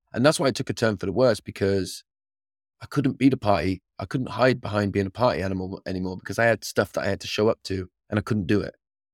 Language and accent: English; England, United Kingdom; in where I grew up in England, that kind of culture was normal.